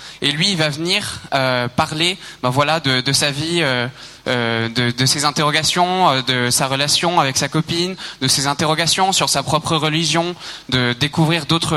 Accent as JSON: {"language": "French", "town": "Vannes", "region": "Brittany", "country": "France", "said": "moi j'ai eu la chance de pouvoir faire une année de mission chez moi à Vannes, en Bretagne"}